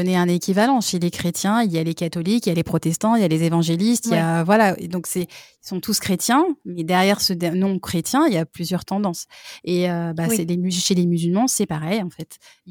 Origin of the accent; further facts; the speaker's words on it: France; On vient de France, on a grandi en France. Donc, nous, on jeûnait en France. Et c'était pas un pays musulman.